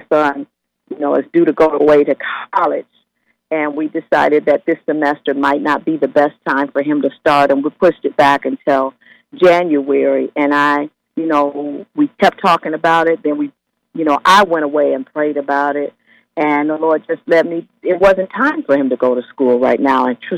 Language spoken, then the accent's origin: English; Michigan, United States; now in Akron, United States; I came from Michigan to become an Ohio resident through my employer.